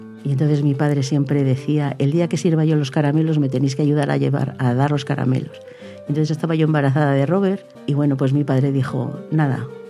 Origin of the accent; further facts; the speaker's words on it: Medina de Rioseco, Castile and León, Spain; Porque soy ante todo de Rioseco